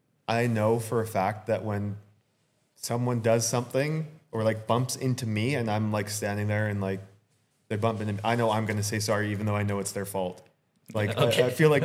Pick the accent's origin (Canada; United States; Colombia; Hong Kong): Canada; hey, I'm from Canada. I don't really know. Could you help me?